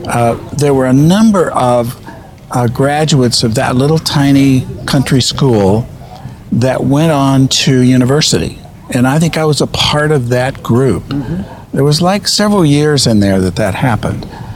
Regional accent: Pecan Gap, Texas, United States; growing up in a small hamlet like that, you know everybody and you know everything that's happen

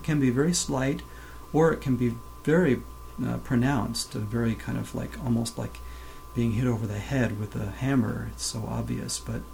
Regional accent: Toronto, Ontario, Canada; moved away as an adult; now in United States; When I first moved to California, I'm from Toronto, my plan was to continue in the area of psychotherapy. I was a psychotherapist when I was in Canada.

